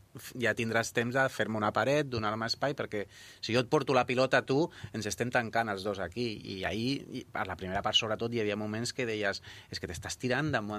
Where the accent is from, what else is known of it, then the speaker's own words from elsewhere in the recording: Sentmenat, Catalonia, Spain; jo sóc de Sant Manat